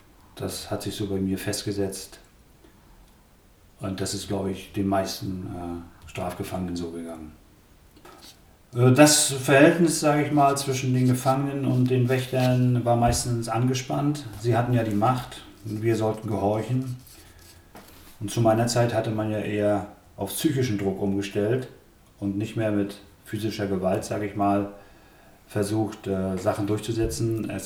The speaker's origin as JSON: {"language": "German", "town": "Rostock", "region": "Mecklenburg-Vorpommern", "country": "Germany", "tie": "born there", "said": "Ich wurde 1963 in Rostock geboren"}